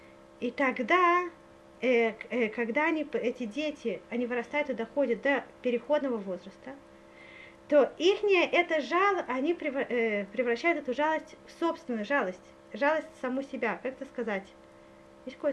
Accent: Russia; потому что мы сами, которые выросли в России, очень часто не получили этого

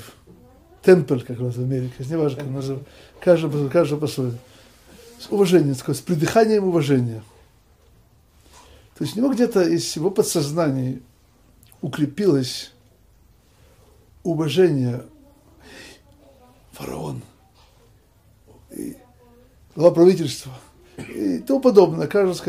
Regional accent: Jerusalem, Jerusalem District, Israel; Я тоже вырос не в Рамот, в Иерусалиме Ракодиш.

